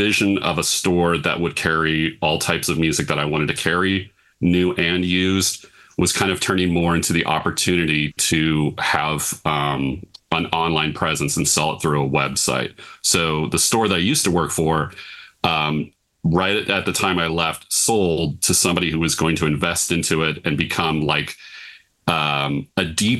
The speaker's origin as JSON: {"language": "English", "town": "Portland", "country": "United States", "said": "I'm from Portland"}